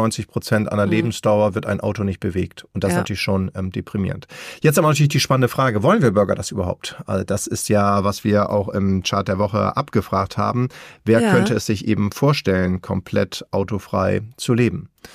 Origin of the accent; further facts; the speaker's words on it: Hamburg, Germany; so als Hamburger, wir stehen, glaube ich, immer so um die 150 Stunden alleine, du und ich, jedes Jahr im Stau.